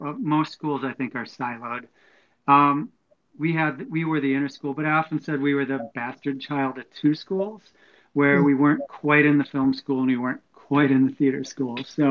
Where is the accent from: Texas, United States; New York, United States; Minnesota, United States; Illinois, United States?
Minnesota, United States; Minneapolis; moved away as an adult; now in California, United States; And I moved out from Minnesota. I'm originally from Minneapolis, born and raised, and moved to California to go to CalArts and made the big long drive.